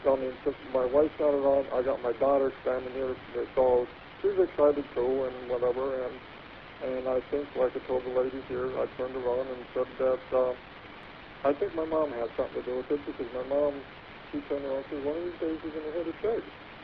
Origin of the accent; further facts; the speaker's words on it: Minnesota, United States; Born and raised in Minnesota.